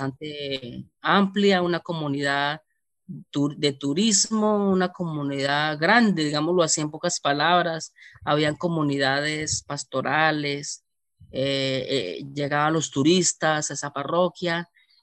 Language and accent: Spanish; Natagaima, Tolima, Colombia; Eso queda cerca de mi pueblo, cerca de Natagaima.